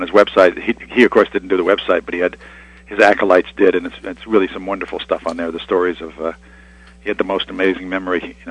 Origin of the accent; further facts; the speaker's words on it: New York City, New York, United States; because I grew up in New York City.